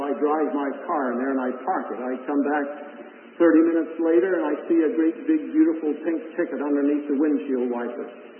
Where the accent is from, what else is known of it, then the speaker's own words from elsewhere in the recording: Kansas, United States; I said, "You know, I'm from Kansas. That should explain most all of you."